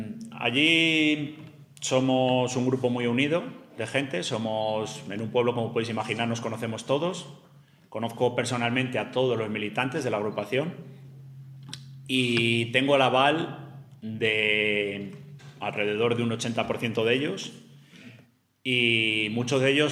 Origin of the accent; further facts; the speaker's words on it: Toro, Castile and León, Spain; Tengo 39 años, soy natural de Toro, estoy casado, tengo dos hijos y trabajo en Iberdrola Distribución Eléctrica desde hace 13 años. Bueno, vivo en Toro desde que nací, salvo en épocas de estudiante